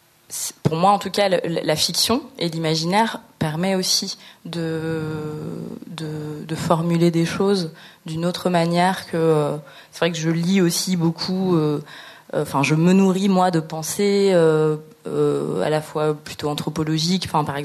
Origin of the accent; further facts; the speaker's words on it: France; moi, je suis métisse, d'un père camerounais, que j'ai grandi en France.